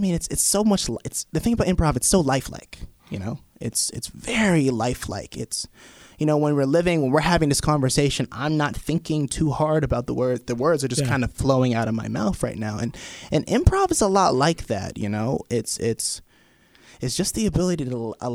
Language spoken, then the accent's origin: English; Coral Springs, Florida, United States; moved away as an adult; now in Pittsburgh, United States; Yeah. I'm actually from Florida, from South Florida, a place called Coral Springs. My story for getting right here is I came here for college.